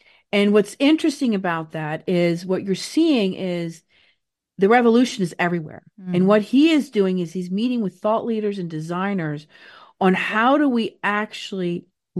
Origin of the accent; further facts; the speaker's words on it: Norway; English is a second language; because I come from Norway.